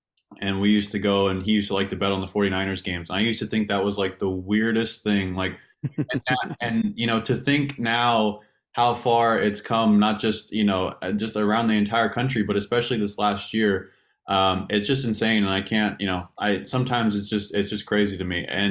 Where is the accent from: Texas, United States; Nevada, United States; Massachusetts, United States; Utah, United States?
Nevada, United States; Reno; I just remember when I was a kid growing up in Reno